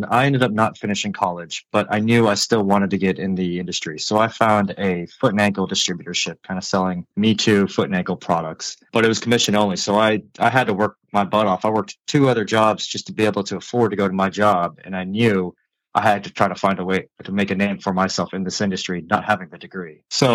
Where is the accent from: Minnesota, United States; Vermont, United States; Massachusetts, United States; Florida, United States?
Florida, United States; Fort Lauderdale; So I'm from Fort Lauderdale, Florida.